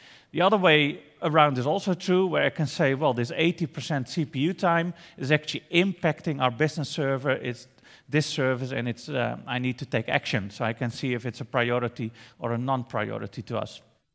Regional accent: Netherlands; I'm from the Netherlands.

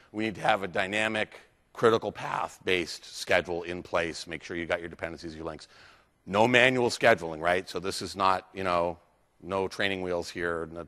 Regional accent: East Coast, United States; It's beautiful, especially I'm from the East Coast.

